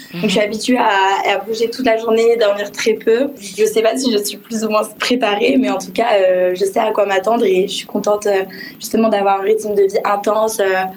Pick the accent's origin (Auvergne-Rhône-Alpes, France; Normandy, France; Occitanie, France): Auvergne-Rhône-Alpes, France; Saint-Étienne; Alors moi, je suis originaire de Saint-Étienne. J'ai fait mes études à Paris.